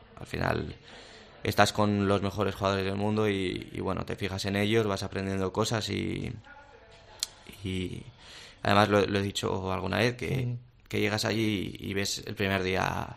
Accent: Soto la Marina, Cantabria, Spain; tenía una vida de estar en Soto la Marina, mi pueblo, casi cada tarde con mis amigos

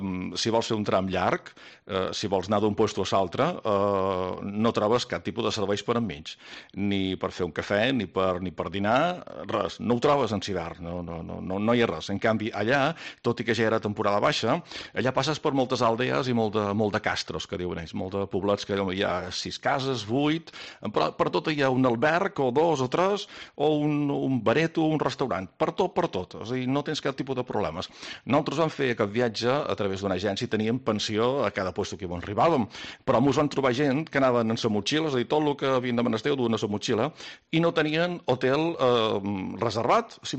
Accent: Balearic Islands, Spain; d'on ets, tal, i jo de Menorca, ai, Menorca, nice

